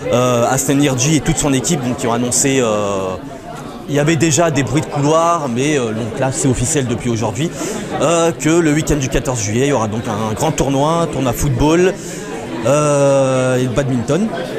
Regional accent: Lyon, Auvergne-Rhône-Alpes, France; Moi, je suis lyonnais, donc j'ai dit, je suis neutre.

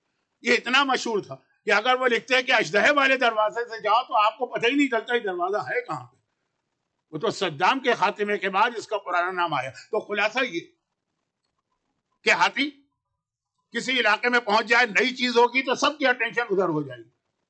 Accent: Lucknow, Uttar Pradesh, India; हमारे यहाँ यूपी या खास लखनऊ, मैं तो लखनऊ का पक्का पक्का लखनऊ पक्का पक्का

